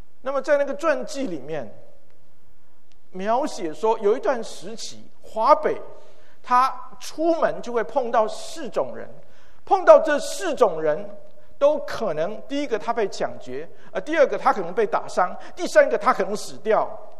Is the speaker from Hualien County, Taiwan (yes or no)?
yes; Hualien, Hualien County, Taiwan; 我是在台湾的花莲长大